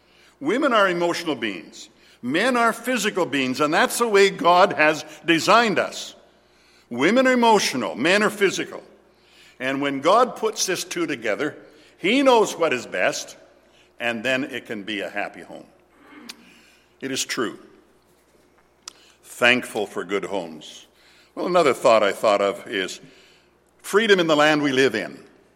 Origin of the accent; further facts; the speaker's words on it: Paradise Hill, Saskatchewan, Canada; born there; I was born in Paradise Hill in northern Saskatchewan